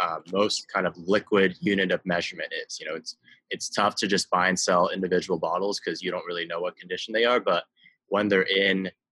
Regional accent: Beijing, China; I grew up in Beijing.

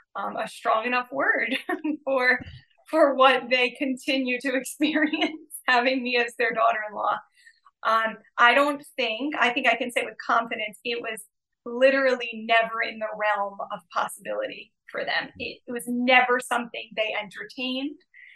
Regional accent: United States; But the second layer is that I'm American

